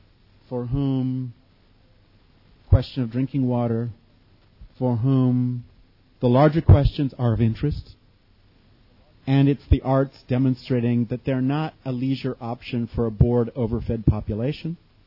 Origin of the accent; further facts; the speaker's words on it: United States; For one thing, because I'm from America and I don't get it